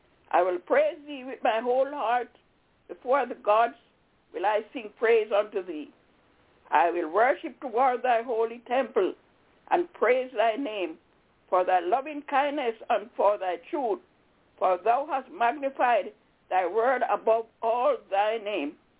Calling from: Albany, New York, United States; I'm calling from Albany, yes, in New York.

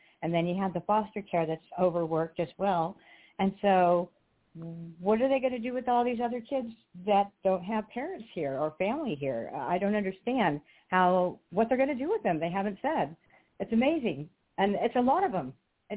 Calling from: Ontario, California, United States; I'm calling from Southern California.

